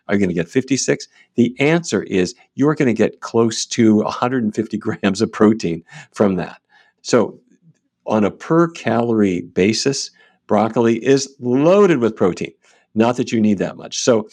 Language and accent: English; Fargo, North Dakota, United States; When I was a kid growing up in Fargo, North Dakota, the center of the meal was meat.